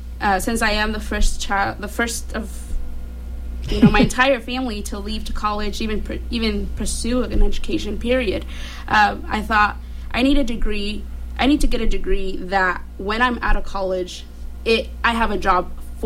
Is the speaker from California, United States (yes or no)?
yes; Santa Maria, California, United States; I identify as Hispanic or Latina. I grew up in Santa Barbara County as well.